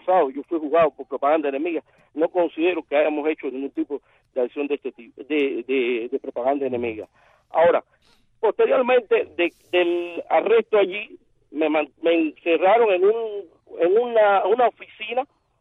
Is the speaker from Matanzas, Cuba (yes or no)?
yes; Matanzas, Cuba; born there; cuando regresaba de La Habana, un destino a Matanzas, mi ciudad natal